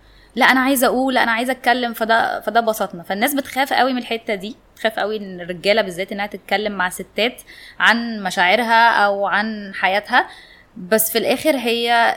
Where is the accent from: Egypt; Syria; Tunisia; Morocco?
Egypt; اللي هي اللي كبرنا عليها في مصر